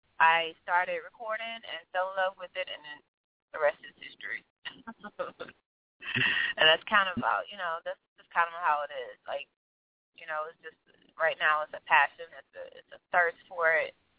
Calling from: Atlanta, Georgia, United States; I'm actually calling from Atlanta. Well, actually, I'm on my way out of Atlanta because this horrible

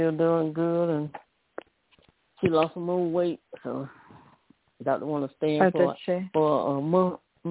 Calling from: Alabama, United States; from Alabama.

